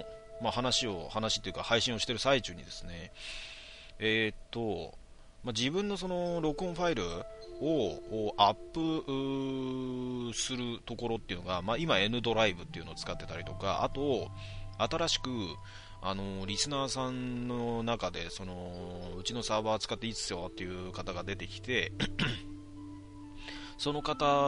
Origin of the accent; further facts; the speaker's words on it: Kanagawa, Japan; 俺神奈川なんですけど、